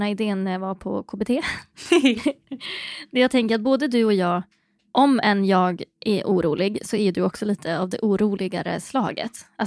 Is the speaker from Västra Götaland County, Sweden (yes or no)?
no; Kalix, Norrbotten County, Sweden; Du vet, jag är från Kalix, jag kan inte tävla.